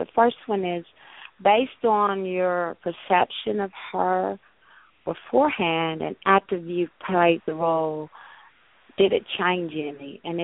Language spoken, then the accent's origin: English; Alabama, United States; I'm from Alabama.